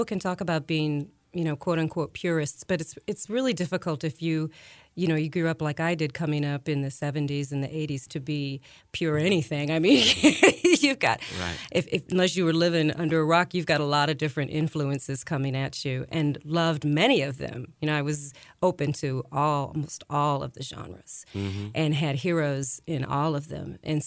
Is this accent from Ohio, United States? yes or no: no; St. Louis, Missouri, United States; Not really, not growing up. Not really, I didn't until I hit my, I want to say my 30s.